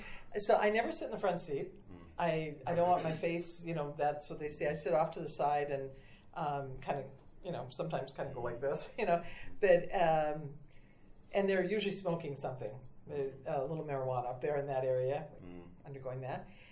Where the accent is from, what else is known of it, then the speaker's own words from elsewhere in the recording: Minnesota, United States; I come from Minnesota. We have the largest Somali group.